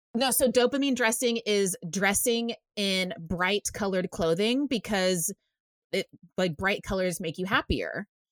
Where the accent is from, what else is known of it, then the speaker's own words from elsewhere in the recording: Texas, United States; It's cultural too, like growing up in Texas, and I bartended in a country bar for like 5 years.